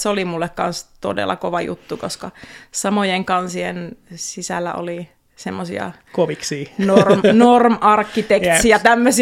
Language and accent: Finnish; Jyväskylä, Central Finland, Finland; also born or lived in Helsinki; now in Espoo, Finland; tuli tasan 10 vuotta siellä, kun sinne muutin, mutta alkujaamaan Keski-Suomesta, Jyväskylästä.